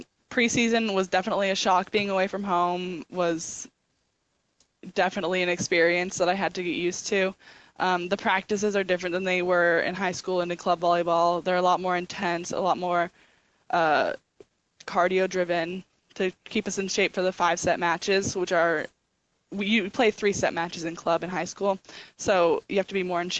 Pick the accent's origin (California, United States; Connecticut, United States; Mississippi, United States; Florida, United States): Florida, United States; Orlando; I'm from Florida